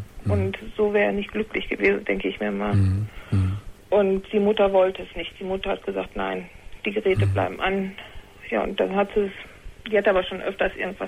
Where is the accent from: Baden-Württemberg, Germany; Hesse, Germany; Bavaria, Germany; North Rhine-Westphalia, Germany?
North Rhine-Westphalia, Germany; Paderborn; Weil die kommen aus Lübeck und ich komme aus Paderborn und ist ja auch eine Entfernung.